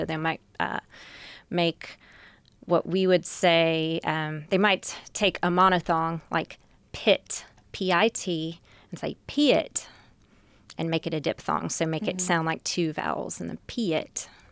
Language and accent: English; the South, United States; And you know, I grew up in the South, and it was pretty common for Southerners of my age group, and I went to college in the mid-90s, to drop accents when you went to college